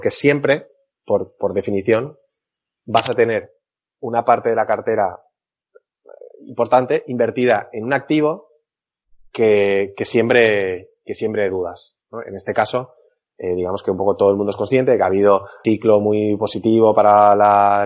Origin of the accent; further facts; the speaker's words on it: Valencia, Valencian Community, Spain; Yo, tú dices, soy de Castellón, yo soy de Valencia.